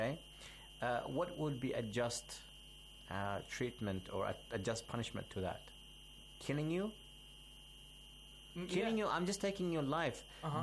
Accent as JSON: {"language": "English", "country": "Iraq", "lives_now": "Australia", "said": "I am from Iraq, currently residing in Australia."}